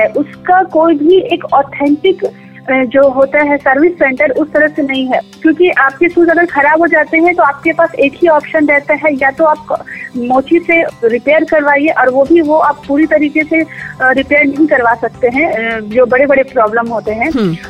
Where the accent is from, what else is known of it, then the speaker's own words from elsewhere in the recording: Patna, Bihar, India; और मैं पटना बिहार से हूँ